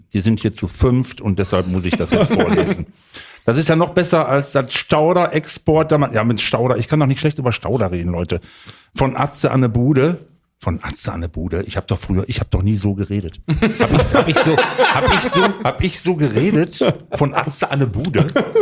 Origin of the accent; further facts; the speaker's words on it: Kirchhellen, North Rhine-Westphalia, Germany; born there; Also nicht hier in Bottrop, sondern Kirchhellen.